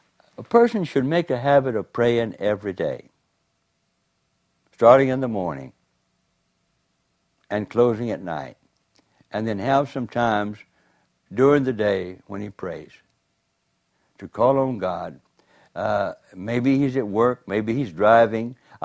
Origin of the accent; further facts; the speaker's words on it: Hamilton, Waikato, New Zealand; moving a man down from the city of Christchurch up to Hamilton, my hometown, discipling him.